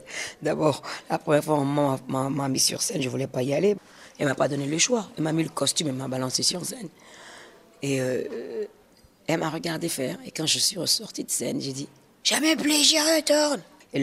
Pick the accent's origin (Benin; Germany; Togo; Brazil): Benin; moved away; Quand je suis partie du Bénin, j'ai fait mon premier disque.